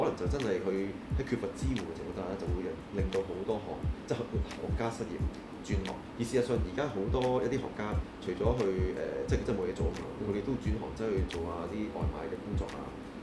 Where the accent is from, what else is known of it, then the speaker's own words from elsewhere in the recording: Hong Kong; 咁會唔會係我哋香港人係做少咗呢啲嘢咧？